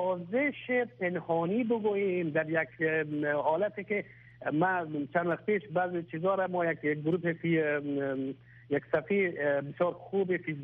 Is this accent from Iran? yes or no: no; Afghanistan